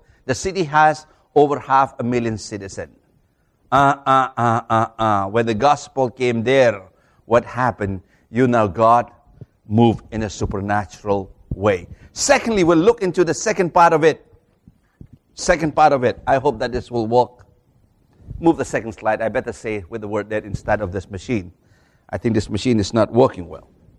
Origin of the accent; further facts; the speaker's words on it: India; I have a freedom to speak because I'm from India and you're from China